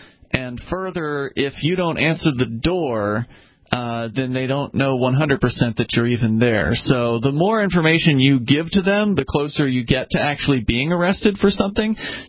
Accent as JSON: {"language": "English", "region": "Florida", "country": "United States", "said": "And I'm from Florida originally. They call it the Baker Act there."}